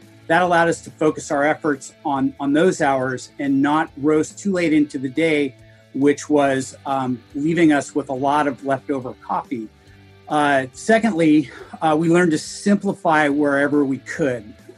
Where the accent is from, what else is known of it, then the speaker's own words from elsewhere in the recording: Issaquah, Washington, United States; from Issaquah, Washington.